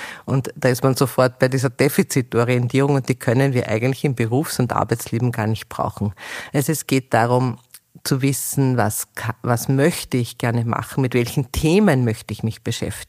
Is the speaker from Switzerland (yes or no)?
no; Steyr, Upper Austria, Austria; ich komme zum Beispiel aus Steyr, gibt es keinen Bootsbau